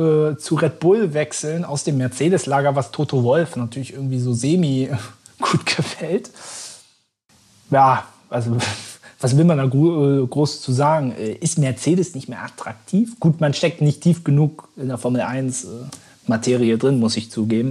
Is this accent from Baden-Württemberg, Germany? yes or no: no; Berlin, Germany; für uns als Berliner doch endlich mal wieder toll